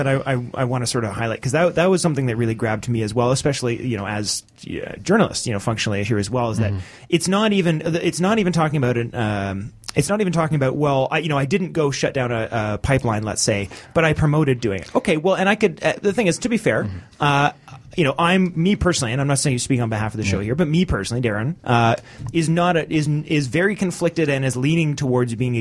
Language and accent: English; Canada; these companies, private companies' interests are in opposition to mine as a Canadian's